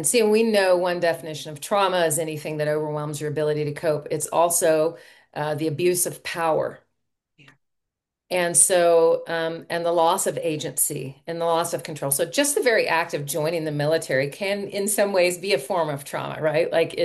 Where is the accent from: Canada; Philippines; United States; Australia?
United States; Southeast; also born or lived in Northeast; You know, I grew up in the Southeast. I spent a lot of time in the Northeast as a child.